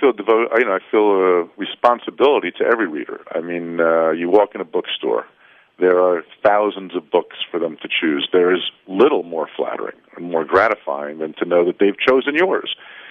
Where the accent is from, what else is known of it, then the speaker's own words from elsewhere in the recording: New Jersey, United States; I compare it also traveling from my home state of New Jersey across the country to L.A.